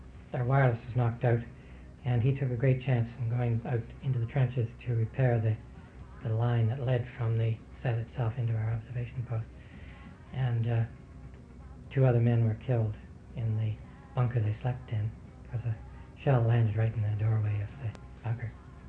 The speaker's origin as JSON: {"language": "English", "town": "Wolfville", "region": "Nova Scotia", "country": "Canada", "tie": "born or raised there", "said": "actually, to Acadia University as a resident staff officer for 4 years, which was rather nice to go back to my hometown and my alma mater."}